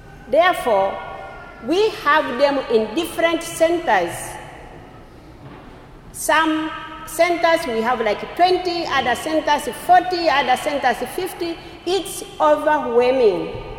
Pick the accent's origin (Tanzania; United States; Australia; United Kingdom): Tanzania; also born or lived in Nairobi, Kenya; As Father said, and I am saying, I am from Tanzania, but I also worked in Kenya, in Nairobi.